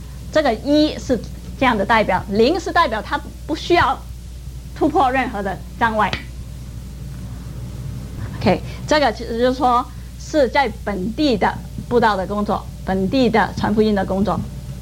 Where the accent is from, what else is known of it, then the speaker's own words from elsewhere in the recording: Guangdong, China; accent: Cantonese-accented Mandarin; Chinese is a second language; 我是广东人，你们可以听得出来我的广东国语啊。